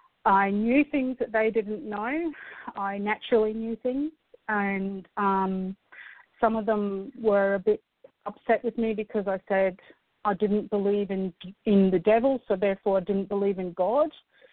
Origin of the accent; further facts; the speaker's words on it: Altmore, Scotland, United Kingdom; when I was a child, I was born in Scotland, and I spent my formative years there in a little village called Altmore by the town of Keith